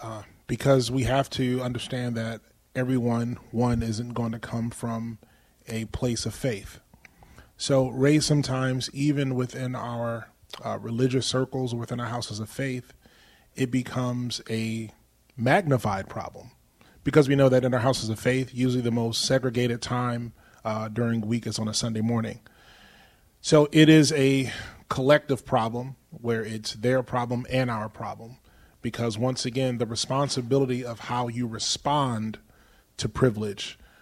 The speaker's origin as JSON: {"language": "English", "town": "Oakland", "region": "California", "country": "United States", "tie": "born or raised there", "said": "Growing up in Oakland, I was privileged to grow up around different ethnicities."}